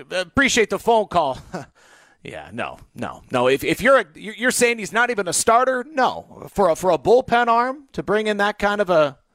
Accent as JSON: {"language": "English", "region": "Michigan", "country": "United States", "tie": "born or raised there", "said": "Growing up in Michigan, it was Ernie Harwell for me."}